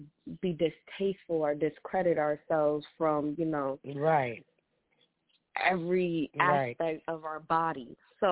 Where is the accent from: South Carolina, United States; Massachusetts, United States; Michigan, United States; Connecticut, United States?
Connecticut, United States; Hartford; So basically, I'm from Hartford, which is known as Homicide Hartford.